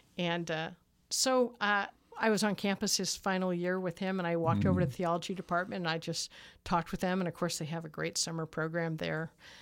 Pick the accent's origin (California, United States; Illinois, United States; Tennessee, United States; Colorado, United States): California, United States; San Francisco; No, I grew up in San Francisco. My parents grew up in San Francisco, and my father moved four blocks from the day he was born. And so we didn't move much.